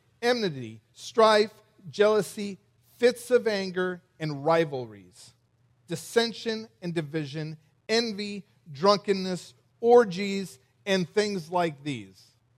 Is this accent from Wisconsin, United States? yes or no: no; Davenport, Iowa, United States; moved away as an adult; also born or lived in Ukraine; now in Tennessee, United States; I'm originally from Davenport, Iowa, and we moved to Ukraine when I was 30 years old, 30-ish years old. And we lived in Ukraine for 11 years as church planters